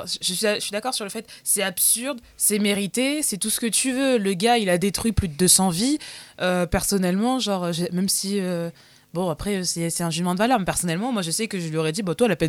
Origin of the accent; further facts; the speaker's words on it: France; Déjà, nous, avec nos yeux de Français, on est choqués. Parce que chez nous, en France, comme la peine de mort est interdite...